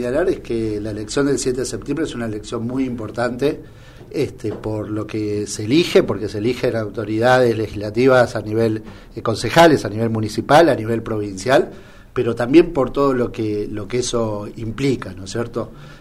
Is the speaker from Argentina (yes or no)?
yes; Buenos Aires, Argentina; born there; yo nací en Capital. Nací en Capital, con familia en el interior de la provincia de Entre Ríos, pero nací en Capital. Y bueno, después con distintas radicaciones.